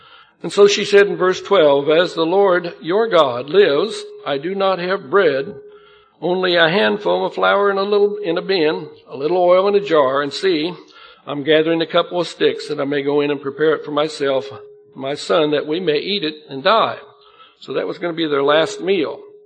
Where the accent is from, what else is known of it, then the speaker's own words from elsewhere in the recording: Illinois, United States; I remember when I grew up in Illinois, and my dad was raising corn one year and had a drought.